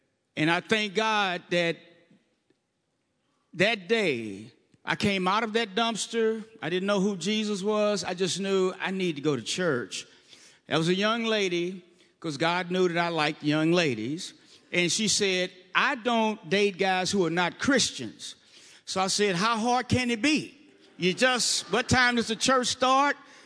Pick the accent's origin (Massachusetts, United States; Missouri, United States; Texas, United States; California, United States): Missouri, United States; St. Louis; I grew up in St. Louis. My testimony, and Pastor Mike, I hope I don't get thrown out of here, but my testimony was I'm in North St. Louis, which is pretty much an African-American ghetto.